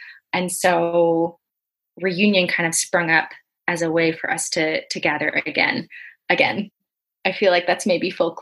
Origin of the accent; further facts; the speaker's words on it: Alabama, United States; also born or lived in Iowa; now in Orange, United States; I grew up in Community of Christ in Alabama. And then I went to our church affiliated school, Graceland University, in Iowa. And now I live with my husband, Daniel, in California, Orange, California